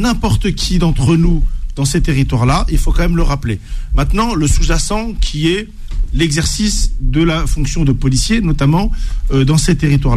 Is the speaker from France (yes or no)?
yes; Mantes-la-Jolie, Île-de-France, France; moi, j'ai grandi à Mantes-la-Jolie. Sevran, j'ai retrouvé, quand j'ai découvert Sevran, j'ai découvert Mantes-la-Jolie, mais quasiment 20 ans en arrière.